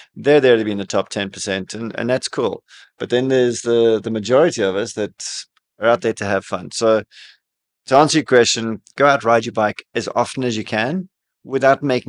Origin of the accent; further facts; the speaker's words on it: South Africa; growing up in South Africa, there's a lot of hills.